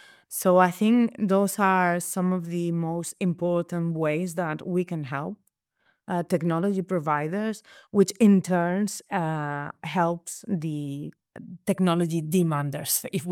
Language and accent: English; Brittany, France; I'm from Brittany